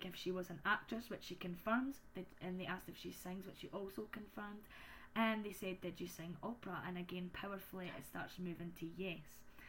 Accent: Scotland, United Kingdom; obviously, we're from Fife

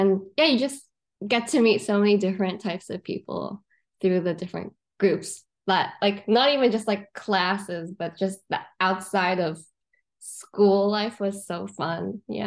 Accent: Hong Kong; I'm from Hong Kong. So I was an international student going to the US.

